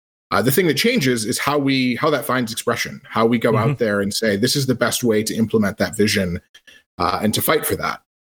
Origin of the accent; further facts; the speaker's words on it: Michigan, United States; I'm from Michigan. It's like we don't talk about like religion and money and politics.